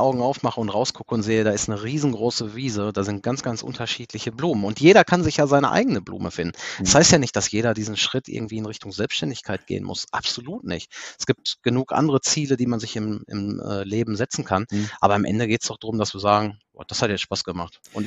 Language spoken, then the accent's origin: German; Germany; Aber im Großen und Ganzen geht es uns ja hier in Deutschland trotzdem sehr, sehr, sehr, sehr gut. Und wenn wir als Deutsche, so sage ich das jetzt einfach mal, am Meckern sind